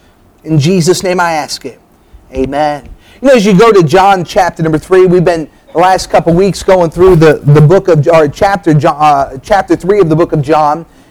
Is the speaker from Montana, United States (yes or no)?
no; New Hampshire, United States; I remember when I was growing up in New Hampshire, the church I grew up in was an old late 17, early 1800s church building.